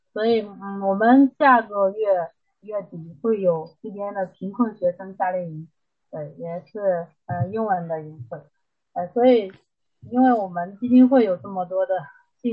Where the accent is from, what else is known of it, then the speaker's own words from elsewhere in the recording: China; 也真的希望说能够给当地人带来我们中国人正能量的东西